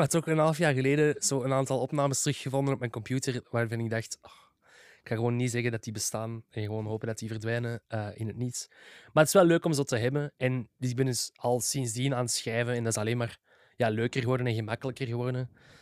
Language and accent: Dutch; Schoten, Antwerp, Belgium; also born or lived in Malle; now in Merksem, Belgium; Ik ben altijd in Schoten gewoond en nu in Merksem, dus dat is daarnaast.